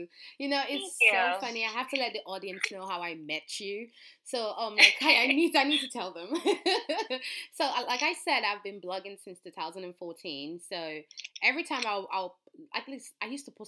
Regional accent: New York, United States; I'm like, I'm from New York, too. I came all the way from New York.

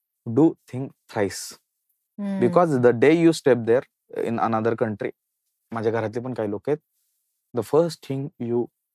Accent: Koregaon, Maharashtra, India; माझं गाव मधवापूरवाडी किनी मधलं गाव आहे, कोरेगाव तालुका सातारा, आणि माझं इंट्रोडक्शन कधीही बदलणार नाही.

